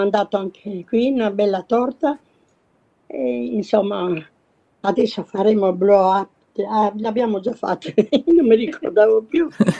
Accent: Trieste, Friuli-Venezia Giulia, Italy; moved away as an adult; now in Australia; All'11 di novembre vengo da Trieste, Italy.

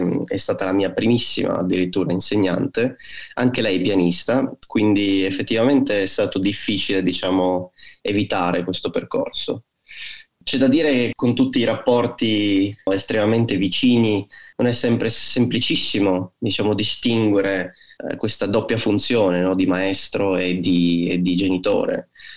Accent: Gorizia, Friuli-Venezia Giulia, Italy; now in Berlin, Germany; io in questo momento vivo a Berlino, ma ogni volta che torno a Gorizia, la mia città natale, sono sempre felice

